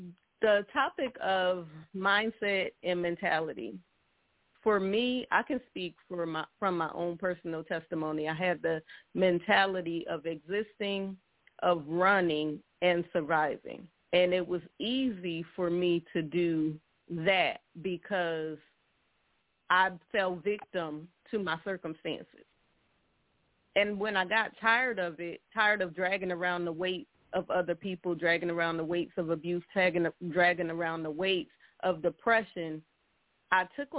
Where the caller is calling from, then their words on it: Petersburg, Virginia, United States; I'm calling from Petersburg, Virginia.